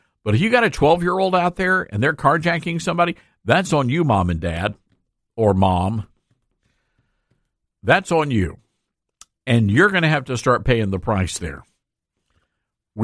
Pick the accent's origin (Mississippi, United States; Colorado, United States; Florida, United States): Mississippi, United States; South Haven; Now, I remember back when I was growing up in South Haven, Mississippi, and I was a decent kid, didn't get in any trouble.